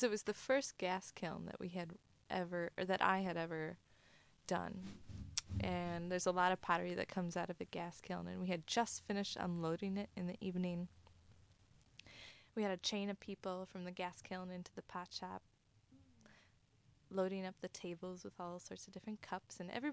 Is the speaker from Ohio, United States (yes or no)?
no; Minnetonka, Minnesota, United States; I'm from Minnetonka, Minnesota.